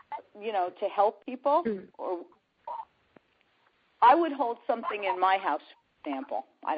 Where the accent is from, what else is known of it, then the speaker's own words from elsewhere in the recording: New York, United States; I'm from New York